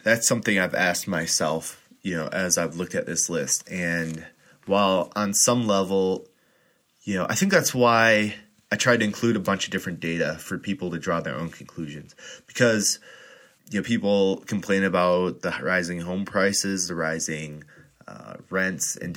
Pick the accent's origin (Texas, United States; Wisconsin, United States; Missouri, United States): Wisconsin, United States; I've talked to people who have moved from my home state of Wisconsin